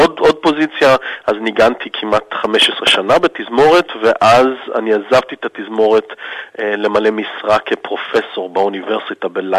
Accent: Australia; also born or lived in Israel; now in Germany; אני גדלתי באוסטרליה, נולדתי בישראל, אבל ההורים שלי ירדו לאוסטרליה שהייתי עוד ילד קטן, בן 3, אבל אצלנו בבית דיברנו עברית. עד היום אני מדבר עברית עם ההורים שלי. אני כבר עזבתי את אוסטרליה לפני איזה כמעט 25 שנה, אני גר בגרמניה

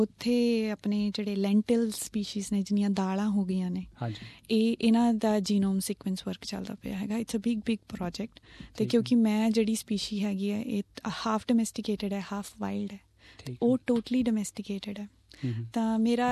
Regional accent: Nawanshahr, Punjab, India; ਮੈਂ ਬਿਲੋਂਗ ਕਰਦੀ ਹਾਂ ਨਵਾਂ ਸ਼ਹਿਰ, ਛੋਟਾ ਜਿਹਾ ਪਿੰਡ ਹੈ ਹੱਥਪੁਰ ਉੜਕੀ. ਸ਼ਾਇਦ ਕਦੇ ਨਾਮ ਵੀ ਨਾ ਸੁਣਿਆ ਹੋਵੇ, ਲੇਕਿਨ ਅੱਜ I am like very proud to say that ਨੇਮ. ਅਤੇ ਫਾਦਰ ਸਾਹਿਬ ਆਰਮੀ 'ਚ ਸੀਗੇ, ਇਸ ਕਰਕੇ ਪੜ੍ਹਾਈ ਲਿਖਾਈ ਆਰਮੀ ਸਕੂਲਸ ਤੋਂ ਹੋਈ ਹੈ.

